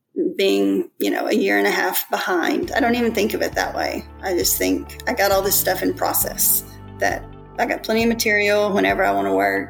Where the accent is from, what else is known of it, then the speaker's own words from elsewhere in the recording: Arkansas, United States; also born or lived in Indonesia / Malaysia; now in Philippines; I'm from Arkansas, but my husband and I have lived in Southeast Asia for the last 21 years. We've lived in Indonesia, Malaysia, and now we're in the Philippines.